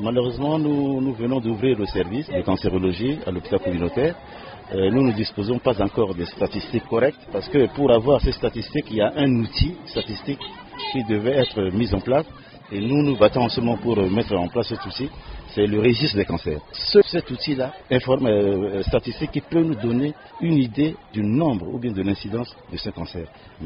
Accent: Central African Republic; chez nous, en République centrafricaine.

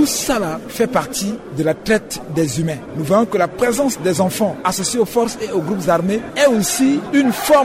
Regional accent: Central African Republic; Il y a plusieurs formes de traite des humains chez nous en République centrafricaine.

